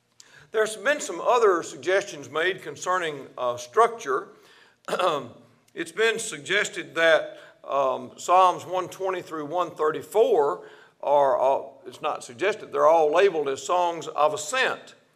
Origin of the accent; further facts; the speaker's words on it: Henderson, Tennessee, United States; but we're from Henderson, Tennessee.